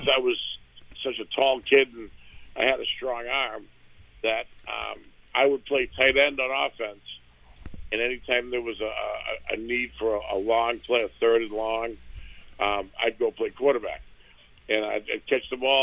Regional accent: Peabody, United States; So growing up in Peabody and being a part of the culture of not I mean, not just the football, the athletics as a whole.

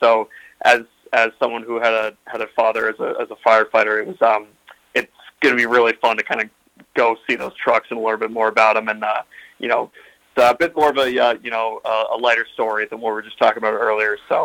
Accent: New Hampshire, United States; I wrote a column in one of the earlier editions about how, you know, I'm from New Hampshire and I basically had no idea, you know, about anything about Marblehead.

